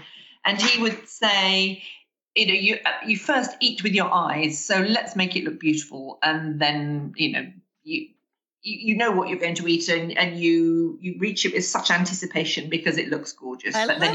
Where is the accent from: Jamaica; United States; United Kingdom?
United Kingdom; Hastings, South East England; born there; now in London, United Kingdom; I was born in Hastings in England, so right by the seaside. I'm currently living in South London, although next month I hope to be moving down to a little village just outside of Canterbury